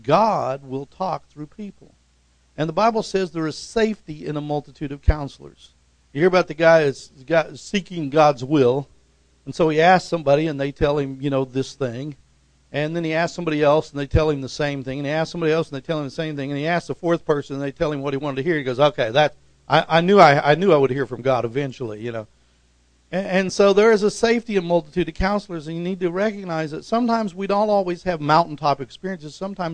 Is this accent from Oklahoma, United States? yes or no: yes; Tulsa, Oklahoma, United States; I grew up in West Tulsa.